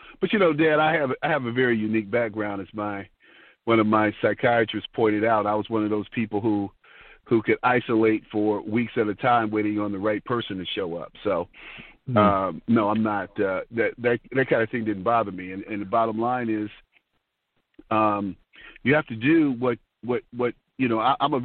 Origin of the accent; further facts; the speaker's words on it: Detroit, Michigan, United States; I learned that at a very early age growing up in Detroit.